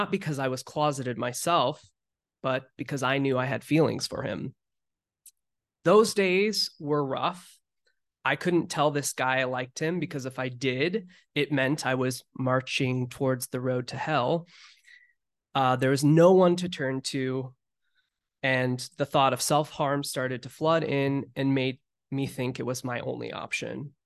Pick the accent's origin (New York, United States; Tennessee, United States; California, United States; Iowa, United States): Iowa, United States; Walcott; I was raised in the small town of Walcott, Iowa, which is more famously known for the world's largest truck stop right off of I-80. Walcott is the small town of 1,300 a mile south of the truck